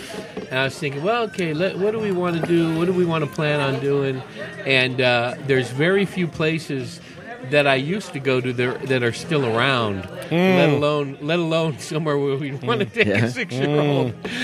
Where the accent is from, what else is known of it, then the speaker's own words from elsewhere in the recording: California, United States; There was a couple places in the East Bay where I grew up in California.